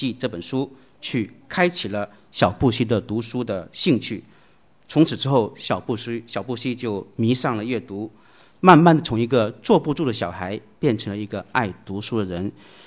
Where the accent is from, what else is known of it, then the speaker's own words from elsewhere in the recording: Hong Kong; 小时候在香港经常看这个粤语片